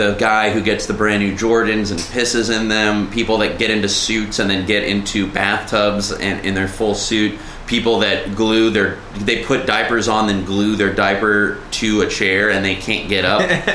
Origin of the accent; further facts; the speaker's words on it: Miami, Florida, United States; I'm from Miami. It was a Florida State school.